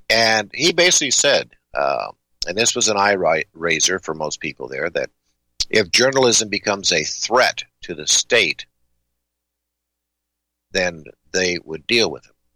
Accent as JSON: {"language": "English", "region": "Nevada", "country": "United States", "tie": "born or raised there", "said": "I live on a reservation, so they are nice, you know. I grew up in Nevada where one wore turquoise, you know."}